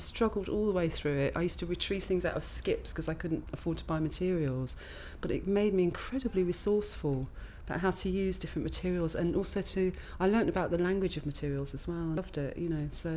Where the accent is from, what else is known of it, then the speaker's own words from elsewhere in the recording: Glastonbury, South West England, United Kingdom; I'm 49 years old, and I'm from Glastonbury in Somerset.